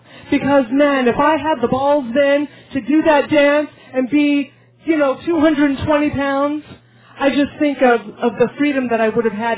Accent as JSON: {"language": "English", "town": "Fairbanks", "region": "Alaska", "country": "United States", "tie": "born or raised there", "said": "I grew up in Fairbanks, Alaska, and there were 80 people in my graduating class."}